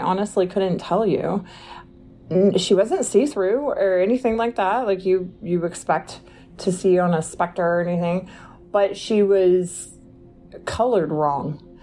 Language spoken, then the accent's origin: English; Oklahoma, United States; I'm from Oklahoma, and I had recently been just talking about places I'd lived and things I've seen with my kiddos who are teenagers